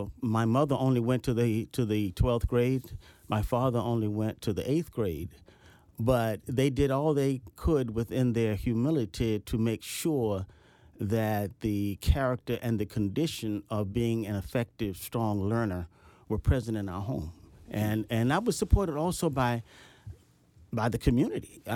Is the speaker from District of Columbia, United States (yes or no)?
yes; Washington, District of Columbia, United States; I grew up in D.C. during the era of segregation. Everyone I ever saw in my early life was black. All of my teachers were black.